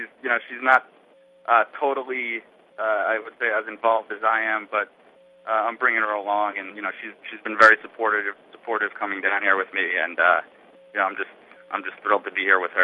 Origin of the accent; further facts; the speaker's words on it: Northeast, United States; being that I grew up in the Northeast, which is a relatively white part of the country